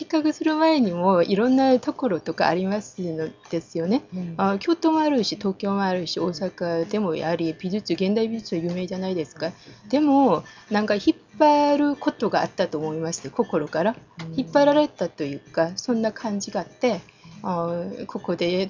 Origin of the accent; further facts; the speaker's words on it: Andong, North Gyeongsang, South Korea; Japanese is a second language; はい、私のふるさとですよ